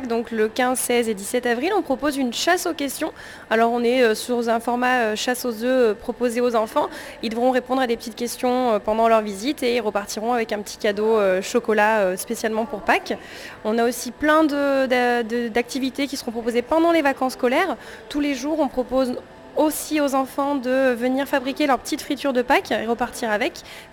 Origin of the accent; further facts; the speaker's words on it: Switzerland; now in Bangkok, Thailand; Depuis 30 ans à Bangkok, oui, et ça fait 32 ans que j'ai quitté la Suisse pour voyager, travailler à travers le monde.